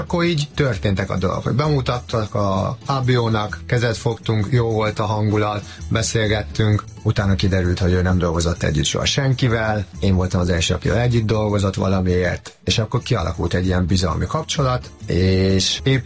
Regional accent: Hungary; born there; moved away; also born or lived in Italy

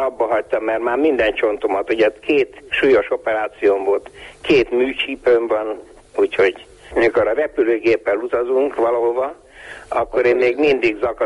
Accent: Hungary; a kiejtésemen bizony érzik a Berecsói falu társzólás, vagy a szegrédi

